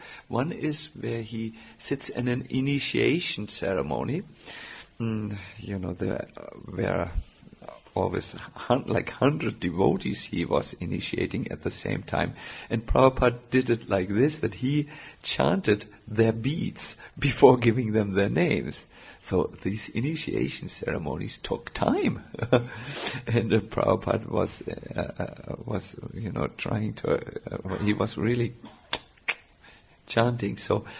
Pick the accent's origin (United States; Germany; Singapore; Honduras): Germany; accent: German; English is a second language; I'm from Germany, and the Germans have the nature to speak extremely the R.